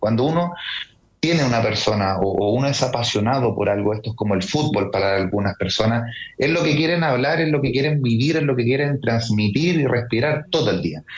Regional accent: Viña del Mar, Valparaíso, Chile; yo soy de Viña, ¿sí?, en Viña hay una carrera

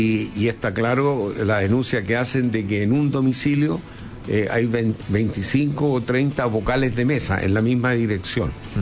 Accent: Recoleta, Santiago Metropolitan Region, Chile; yo he vivido toda mi vida, soy nacido en Recoleta. Y he vivido en Recoleta hasta el día de hoy y voy a seguir viviendo hasta que me muera. Yo nací en pleno barrio Patronato, pero cuando el barrio Patronato no existía

